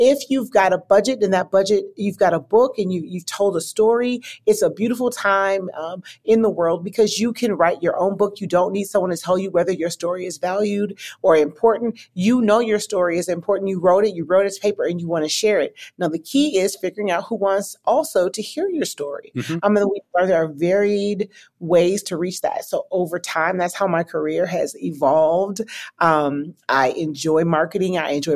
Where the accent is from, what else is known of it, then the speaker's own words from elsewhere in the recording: Wisconsin, United States; now in Nashville, United States; I am from Wisconsin originally. I live in Nashville, Tennessee now.